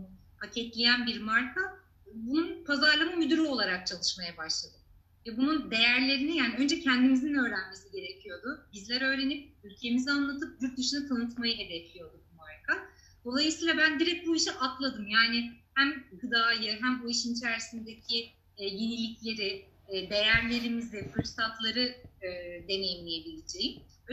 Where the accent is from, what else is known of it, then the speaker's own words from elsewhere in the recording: İzmir, Turkey; biz hani İzmir kökenliyiz, orada büyüdüm, doğdum, okudum vesaire. Baba tarafı Muğlalı